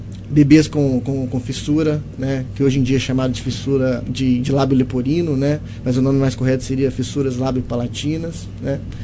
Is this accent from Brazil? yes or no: yes; Conselheiro Lafaiete, Minas Gerais, Brazil; moved away as an adult; Bom, eu sou natural de Conselheiro Lafaiete, é uma cidade no interior de Minas, ali próximo a Belo Horizonte, deve dar mais ou menos uns 100 quilômetros de Belo Horizonte. Aos 18 anos eu fui para Juiz de Fora